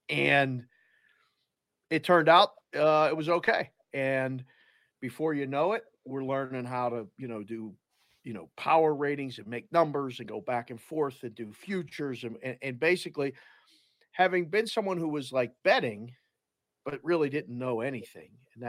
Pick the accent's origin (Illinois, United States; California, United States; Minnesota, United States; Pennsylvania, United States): Pennsylvania, United States; Pittsburgh; So I grew up in Pittsburgh, graduate school, Penn State, broadcast journalism degree.